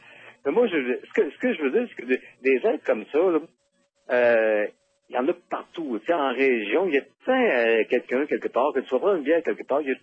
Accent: Quebec, Canada; je viens de la région du Bas-du-Fleuve

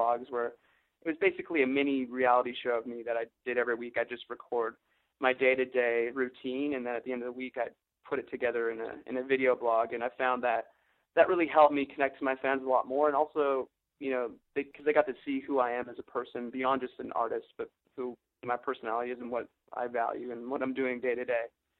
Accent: Canada; And it makes me proud as a Canadian

